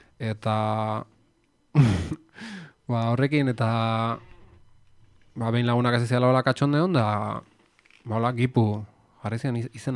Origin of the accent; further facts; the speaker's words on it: Urretxu, Basque Country, Spain; also born or lived in Zarautz / Bergara; zarauztarra naiz, izatez, jaiotzez eta sortzez, eta azirean initzan, da, ba, ez da, iba goita bos bat urte arte dola, zarautzen bizitzen itzan, eta gero Urretxozumara atorren itzan bizitzea. Eta gero azkenengo urtetan, ba, bolaratxoare eukiet, ba, Bergaran egon itzan